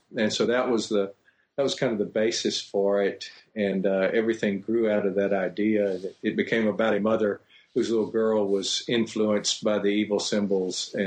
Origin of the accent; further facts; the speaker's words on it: Louisiana, United States; I'm from Louisiana, if you can't tell, anybody listening.